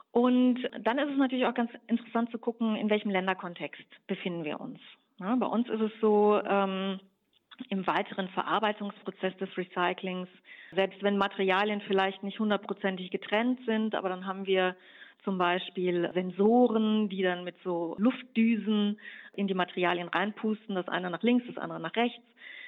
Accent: Germany; Ich bin ja Deutsche und ich lebe in Deutschland

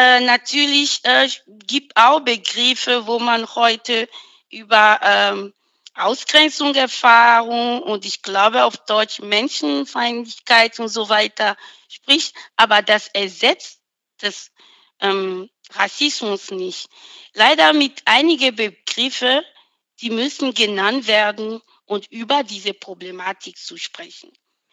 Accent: Benin; German is a second language; now in Germany; weil ich komme aus Benin

